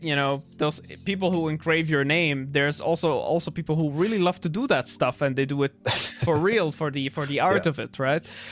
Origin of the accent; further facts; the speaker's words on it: Syria; Like, I come like from Syria.